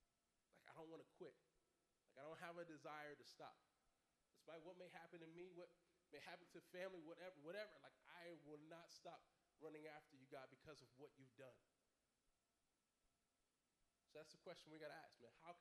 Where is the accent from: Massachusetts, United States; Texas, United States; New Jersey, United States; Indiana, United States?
New Jersey, United States; You know, I'm from Jersey. We don't skip there.